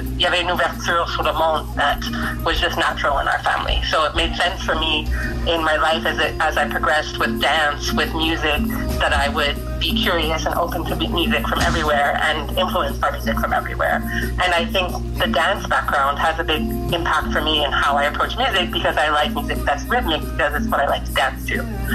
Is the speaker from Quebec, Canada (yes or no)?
yes; Montreal, Quebec, Canada; growing up in Montreal, in the Chateau, there was just diversity just seemed normal at that point.